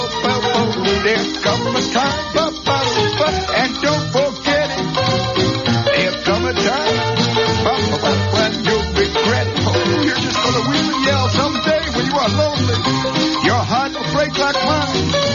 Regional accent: Chicago, Illinois, United States; Yeah, I'm from Chicago.

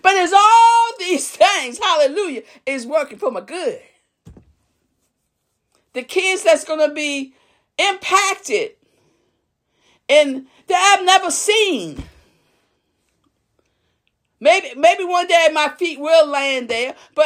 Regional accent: New Kent, Virginia, United States; my dad pruned trees in the country when I grew up in New Kent, Virginia.

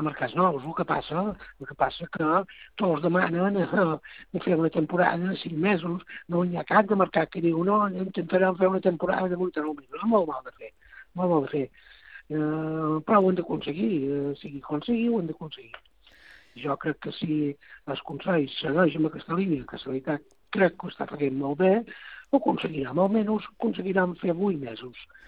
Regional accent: Balearic Islands, Spain; No molts, però un quants sí que, sobretot, és que hi som menorquins.

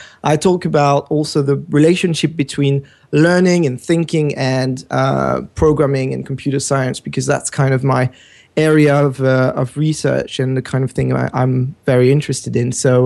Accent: France; English is a second language; now in England; I'm from France, as you can probably hear. And I live in England at the moment

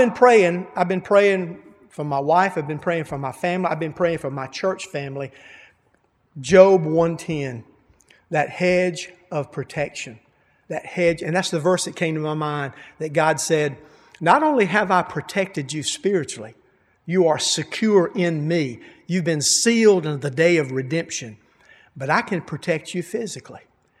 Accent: Elberton, Georgia, United States; I'm from Elberton, and I saw a guy that I know from Elberton.

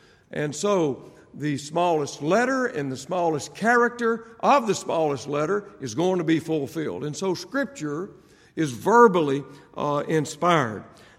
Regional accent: Mississippi, United States; I was born and raised in Mississippi. Now, that is three syllables. I've actually heard people from Mississippi say Mississippi

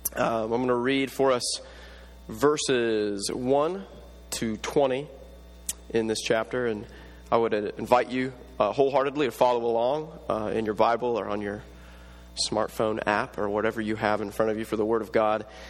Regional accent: Kansas, United States; I'm from Kansas originally, married into the East Coast, and I have embraced that term

